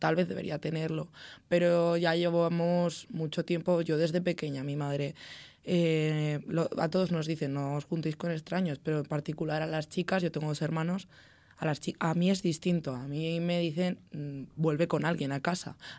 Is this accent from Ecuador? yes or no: no; Andorra, Aragon, Spain; now in Zaragoza, Spain; yo no soy de Zaragoza, yo soy de un pueblo de Teruel que se llama Andorra, y es mi tercer año aquí en Zaragoza